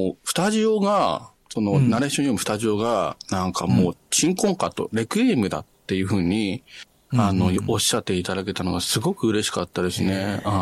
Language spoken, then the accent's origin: Japanese; Ichikawa, Chiba, Japan; 元八幡っていうね、僕の地元のあのツタヤがあるんだけど、もうなくなっちゃったんだけどね。